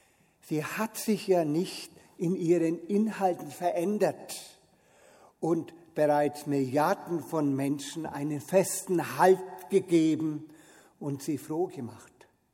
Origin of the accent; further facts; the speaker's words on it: Nuremberg, Bavaria, Germany; In meiner Kindheit in Nürnberg gab es für mich entweder Protestanten oder Katholiken.